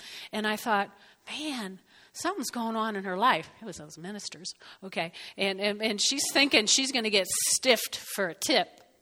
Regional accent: New Jersey, United States; I had this fleeting thought, I'm from Jersey.

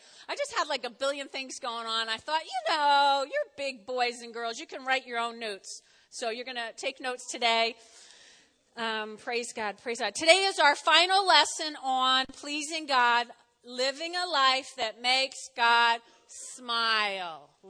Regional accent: New Jersey, United States; I'm from Jersey. I have a lot of Irish in me.

